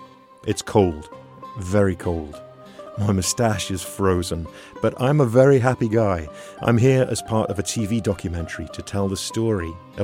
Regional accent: Washington, United States; in an area about the same size as my home state of Washington.

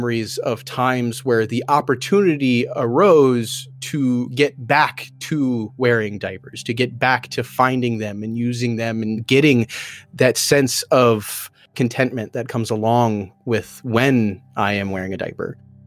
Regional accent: Omaha, Nebraska, United States; You know, I was born in Omaha, Nebraska in the late 80s, grew up in a white middle class family.

